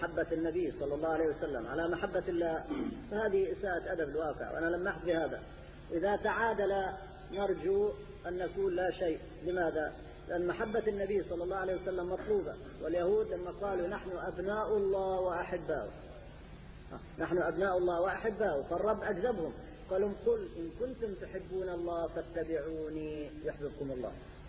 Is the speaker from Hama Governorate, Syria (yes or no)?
yes; Hama Governorate, Syria; حصلت عندنا في قرية من قرى حماة. رجل علوي مات في قريتنا